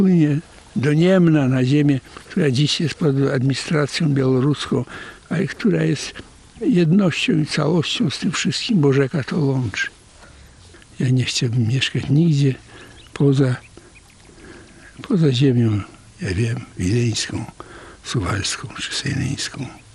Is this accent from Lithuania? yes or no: yes; Vilnius, Vilnius County, Lithuania; also born or lived in Navahrudak region, Belarus; Ja się urodziłem w Wilnie. A młodość spędziłem na ziemi wileńskiej i na ziemi nowogródzkiej.